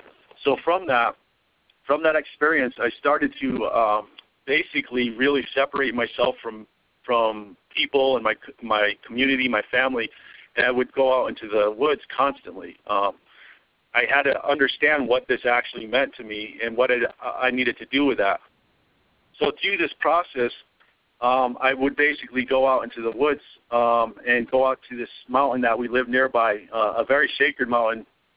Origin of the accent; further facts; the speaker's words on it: United States; born there; my reference point being I was born in America. This is the only place I've known